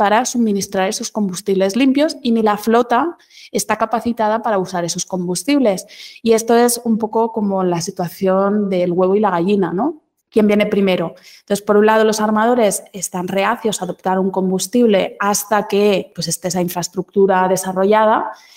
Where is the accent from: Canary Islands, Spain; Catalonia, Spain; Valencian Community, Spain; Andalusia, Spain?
Catalonia, Spain; Barcelona; Yo, por ejemplo, que soy de Barcelona, es muy común ver a portacontenedores o a cruceros, ¿no?, en el puerto